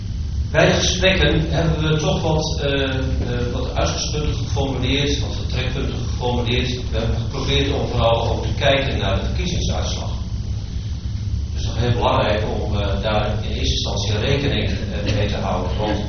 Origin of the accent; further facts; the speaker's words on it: Bleskensgraaf, South Holland, Netherlands; Ik kom uit Blessingsgraaf, uit het Alblasserwaard.